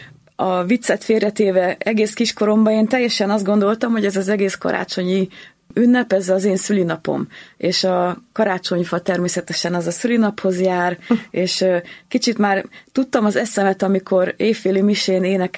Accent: Szeged, Csongrád-Csanád, Hungary; mert Szegeden a klinikán születtem, tehát szegediek vagyunk

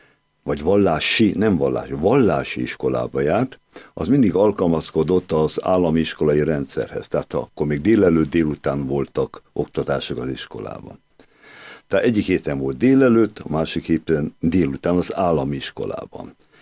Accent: Budapest, Hungary; also born or lived in Nyíregyháza; Én Nyíregyházán születtem, a Nyírségben, és talán 2 éves voltam, amikor felkerültem a szüleimmel Budapestre, tehát a gyökereim ez a Nyírségbe vezetnek vissza, de az életem, eddig életem 68 éve Budapesthez köt.

